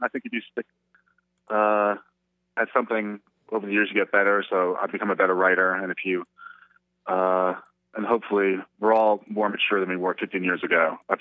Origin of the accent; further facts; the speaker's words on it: New York, United States; You know, I grew up in New York. There's always noise. There's always some siren.